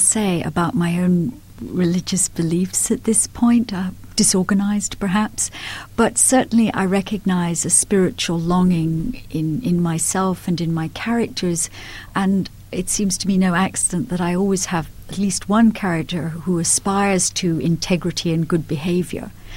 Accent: Scotland, United Kingdom; I think that growing up in Scotland as I did and going to a strict Scottish Sunday school

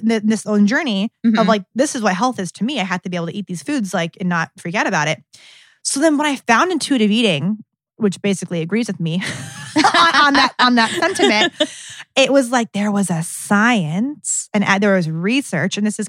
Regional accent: Akron, Ohio, United States; now in Columbus, United States; I had sworn I would never, ever move back to Ohio. I'm from Akron.

